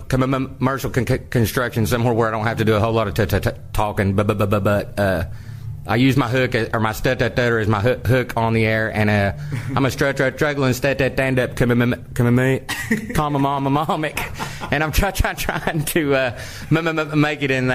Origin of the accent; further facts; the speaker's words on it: Tennessee, United States; now in Atlanta, United States; I originally grew up in Tennessee, just above Knoxville, where the men are men and the fucking sheep are nervous. But now I call Atlanta home.